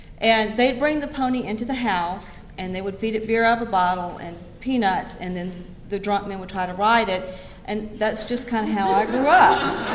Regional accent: Atlanta, Georgia, United States; also born or lived in Carrollton; We lived in the city. I grew up in Atlanta, went to Lovett School for elementary school

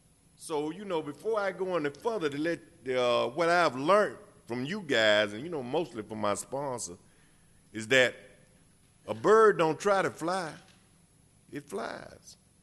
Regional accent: Atlanta, Georgia, United States; born there; I was born in Atlanta, Georgia. I'm a Grady baby.

